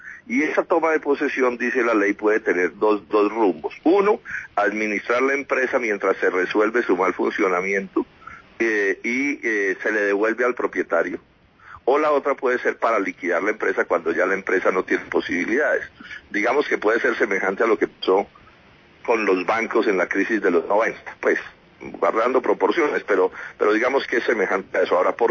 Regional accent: Bogotá, Colombia; no soy costeño, soy un cachaco que quiere mucho a la costa

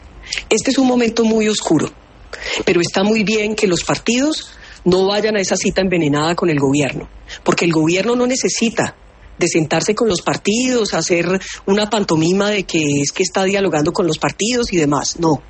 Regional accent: Colombia; Aquí somos millones los colombianos que de verdad queremos sacar este país adelante.

